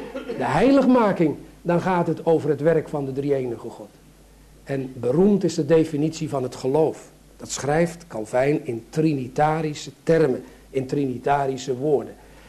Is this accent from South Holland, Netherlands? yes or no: yes; Sliedrecht, South Holland, Netherlands; born there; Het zal ongeveer 1930 geweest zijn in mijn geboorteplaats Sliedrecht.